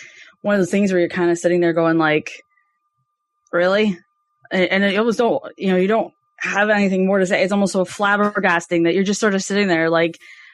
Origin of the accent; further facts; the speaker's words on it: Canada; I wanted to make really clear too that I'm from Canada